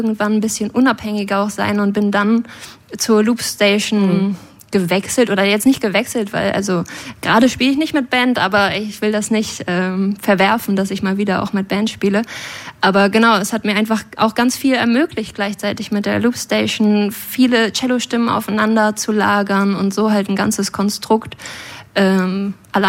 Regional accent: Holzminden, Lower Saxony, Germany; ich komme ursprünglich aus Holzminden, aber meine Familie kommt aus Waren an der Müritz

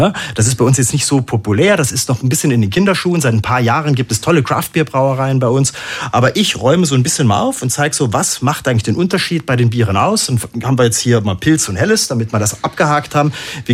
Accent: Germany; Ich komme aus der Biernation Deutschland

